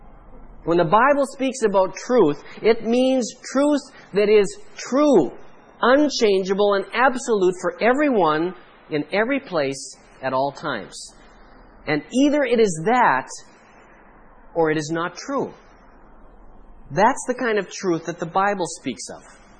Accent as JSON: {"language": "English", "country": "Canada", "said": "Now, he could tell by my accent, but just by listening to me talk, he knew I was from Canada."}